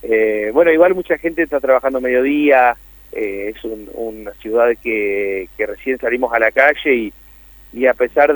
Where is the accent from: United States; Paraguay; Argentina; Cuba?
Argentina; Paraná, Entre Ríos; now in Diamante, Argentina; Pero yo nací, me crié, viví en Paraná. Hasta que en un momento, en el 2011, dije, ¿por qué no? Me animé a venirme unos días a Diamante. Y bueno, de hecho, me enamoré de Diamante y estoy viviendo aquí desde aquella época